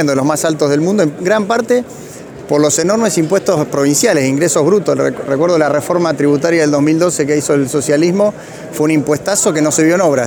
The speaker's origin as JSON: {"language": "Spanish", "region": "Santa Fe", "country": "Argentina", "said": "como santafesino y representante de la provincia"}